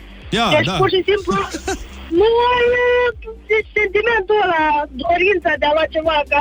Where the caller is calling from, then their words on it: Denmark; also born or lived in Romania; Vă sunt din Danemarca.